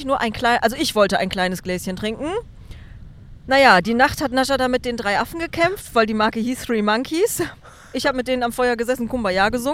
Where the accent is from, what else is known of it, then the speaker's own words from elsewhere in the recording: North Rhine-Westphalia, Germany; ich komme ja auch aus dem Oberbergischen.